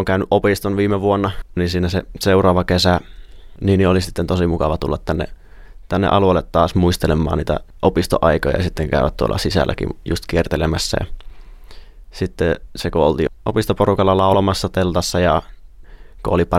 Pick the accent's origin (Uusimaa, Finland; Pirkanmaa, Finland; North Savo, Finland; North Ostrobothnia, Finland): North Ostrobothnia, Finland; Oulunsalo; Oulusalosta, siitä Oulun vierestä.